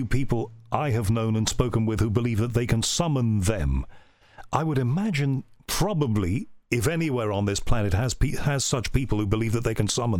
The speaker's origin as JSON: {"language": "English", "country": "United Kingdom", "said": "You know, being British, I'm so polite."}